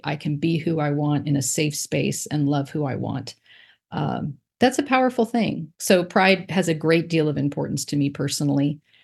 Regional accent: Encinitas, California, United States; I grew up in Encinitas, kind of hometown girl

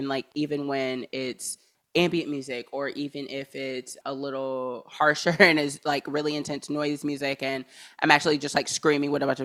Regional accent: the South, United States; Yeah, I would say just kind of from growing up in the South and going to a lot of different forms of Black church

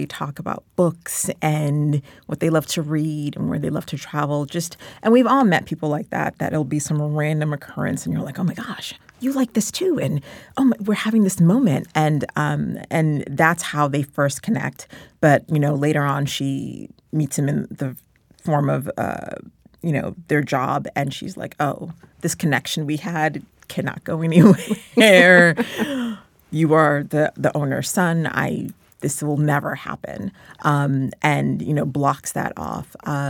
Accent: Shrewsbury, Massachusetts, United States; Growing up, I grew up in Massachusetts in a very small town, Shrewsbury, Massachusetts.

